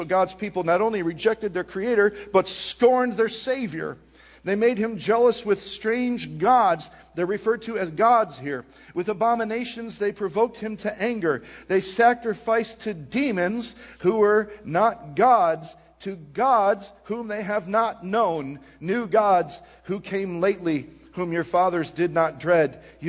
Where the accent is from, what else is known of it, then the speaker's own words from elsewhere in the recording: Wisconsin, United States; I grew up in Wisconsin.